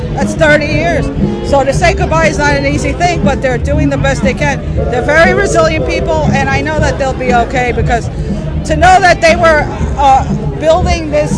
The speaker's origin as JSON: {"language": "English", "town": "Brooklyn", "region": "New York", "country": "United States", "tie": "born or raised there", "said": "since I was a little girl growing up in Brooklyn"}